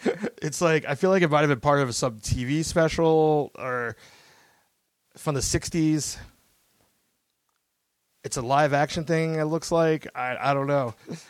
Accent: California, United States; when I say I'm from California, it's like, oh, I could tell you sound like you're from California.

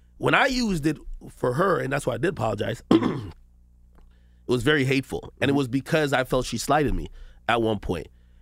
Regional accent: Jamaica; I'm Jamaican. I was born in Jamaican.

